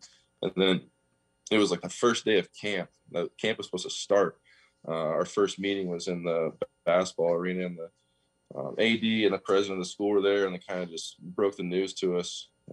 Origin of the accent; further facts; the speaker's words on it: Iowa, United States; It's an hour and a half from my hometown.